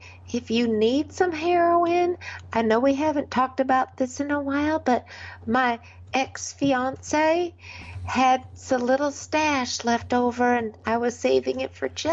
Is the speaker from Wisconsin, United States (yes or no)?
yes; Wisconsin, United States; We're both from Wisconsin.